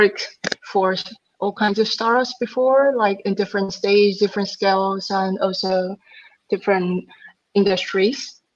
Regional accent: Taiwan; English is a second language; now in Amsterdam, Netherlands; I'm from Taiwan. I'm now working in Amsterdam as well.

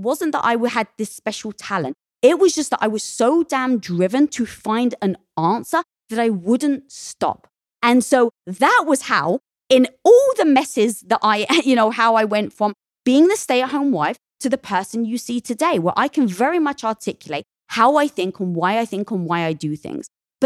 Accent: United Kingdom; I'm British.

